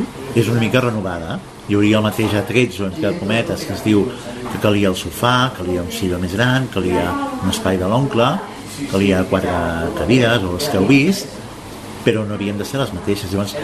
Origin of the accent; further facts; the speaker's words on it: Sabadell, Catalonia, Spain; no som de Barcelona, jo vinc de Sabadell